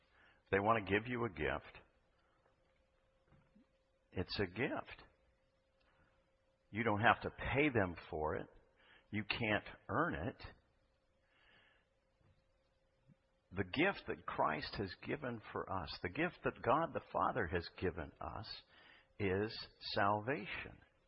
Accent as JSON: {"language": "English", "region": "South Dakota", "country": "United States", "said": "Now, I'm not a true Southern. I'm from South Dakota, but I do try to borrow the vernacular and say y'all and all y'all."}